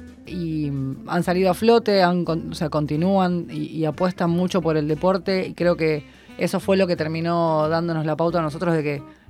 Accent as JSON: {"language": "Spanish", "region": "Buenos Aires", "country": "Argentina", "tie": "born there", "said": "Tengo 34 años, nací en Liniers y vivo en Barracas, Argentina, Buenos Aires."}